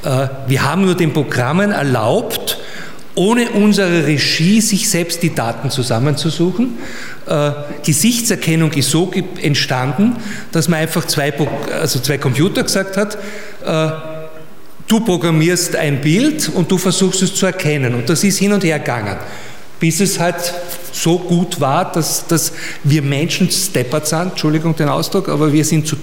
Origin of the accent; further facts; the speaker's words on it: Styria, Austria; Und das Problem ist, ich bin Steirer